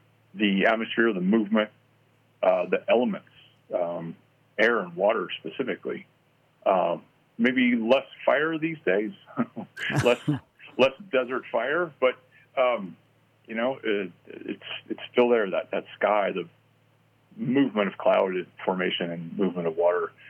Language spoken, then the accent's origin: English; Washington, United States; I did. I grew up in Central Washington on a apple and pear orchard.